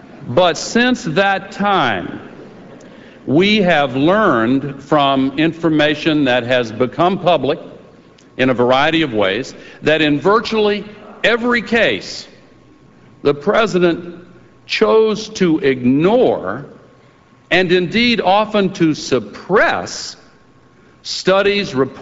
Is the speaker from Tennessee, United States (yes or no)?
yes; Tennessee, United States; in my home state of Tennessee.